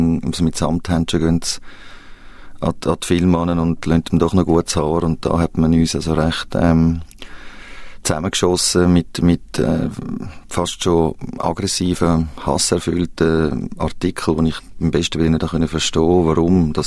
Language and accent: German; Eastern Switzerland, Switzerland; accent: Rheintal dialect; first language Rheintal dialect; Und meine Mutter hat immer noch schöne ostschweizerische Färbung im Dialekt. Und ich habe ja als Kleinkind meine erste Sprache, die ich gelernt habe, ist eben auch Rintaler Dialekt gewesen